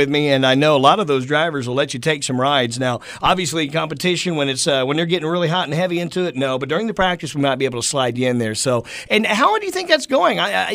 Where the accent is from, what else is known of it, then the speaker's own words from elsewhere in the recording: Lafayette, Indiana, United States; I'm from Indiana and originally Lafayette, that thing came through when I was a kid.